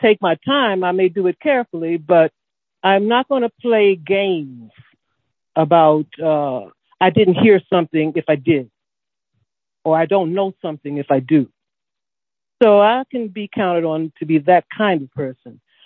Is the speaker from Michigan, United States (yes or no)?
no; Mississippi, United States; born there; I come from Mississippi by birth